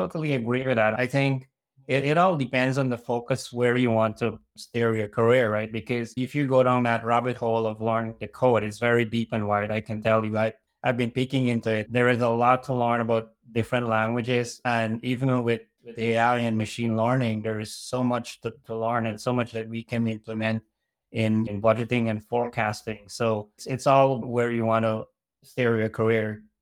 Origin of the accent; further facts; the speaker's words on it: Toronto, Ontario, Canada; I'm from Toronto, Canada.